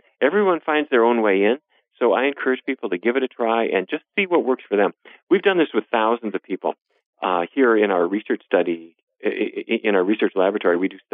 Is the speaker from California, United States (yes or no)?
no; North Dakota, United States; For me, I grew up in North Dakota, so that's a certain way of eating.